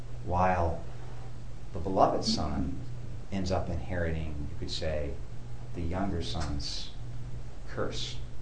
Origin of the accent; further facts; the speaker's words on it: St. Louis, Missouri, United States; I'm from St. Louis.